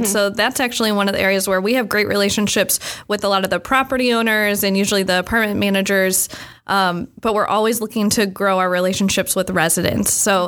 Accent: Comanche, Iowa, United States; I grew up just outside of the Quad Cities in a town called Comanche

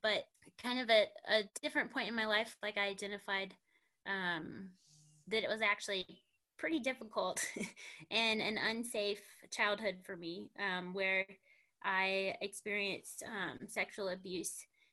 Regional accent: Mississippi, United States; I am the youngest of seven children. I grew up in Mississippi on a rural farm in Oktibbeha County.

